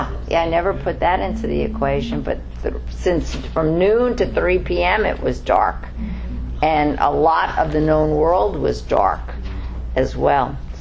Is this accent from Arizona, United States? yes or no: no; Bronx, New York, United States; Okay, I'm from the Bronx. I don't know what you're saying.